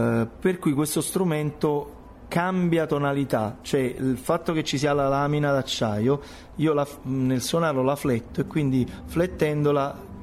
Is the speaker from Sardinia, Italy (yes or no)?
no; Naples, Campania, Italy; noi come napoletani e come italiani, secondo me, abbiamo bisogno in questo momento di esportarci